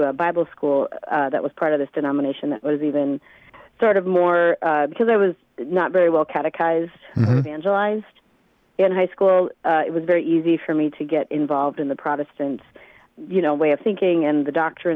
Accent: Minnesota, United States; I grew up in Minnesota. Mm-hmm. On a farm in very rural Minnesota.

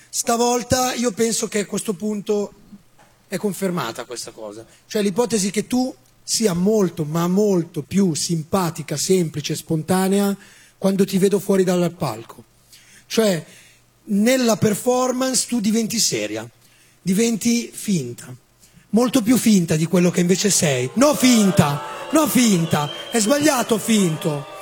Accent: Milan, Lombardy, Italy; Però io da milanese giudico la pronuncia inglese.

